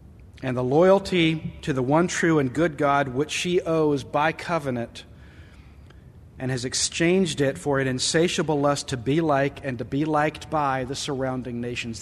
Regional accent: Southern United States, United States; I just dote upon boiled peanuts. because I'm a Southerner.

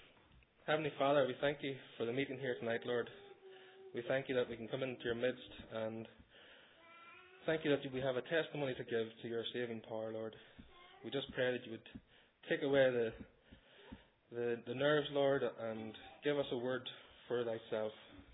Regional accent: Bessbrook, Northern Ireland, United Kingdom; I was born in August 1977 and brought up by saved parents just outside the small village of Bessbrook in South Armagh. My dad was a pig farmer and my mum looked after the family home.

